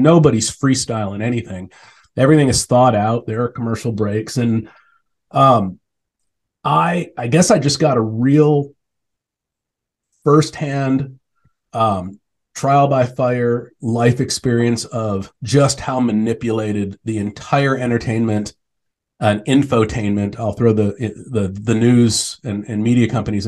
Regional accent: Tempe, Arizona, United States; I grew up in Tempe, Arizona, riding skateboards, loving punk rock, and embracing my middle finger

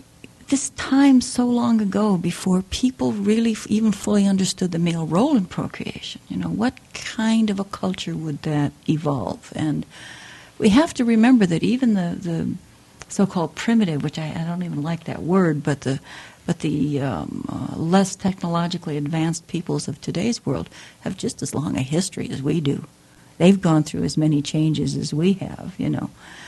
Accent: Chicago, Illinois, United States; now in Oregon, United States

